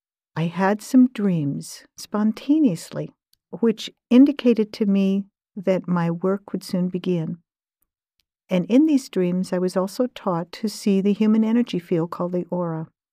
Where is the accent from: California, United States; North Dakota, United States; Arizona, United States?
Arizona, United States; Phoenix; Think about my early childhood. It's growing up in Phoenix, Arizona. And my grandmother was my mentor.